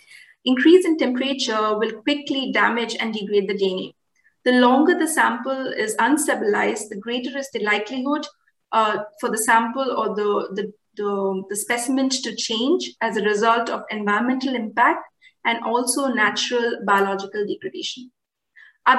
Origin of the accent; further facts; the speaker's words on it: India; Coming for me, I'm from India.